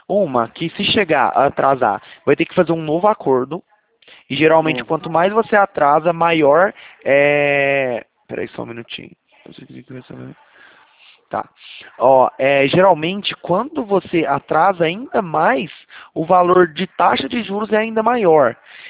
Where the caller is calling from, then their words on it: Franca, São Paulo, Brazil; A gente é daqui de Franca.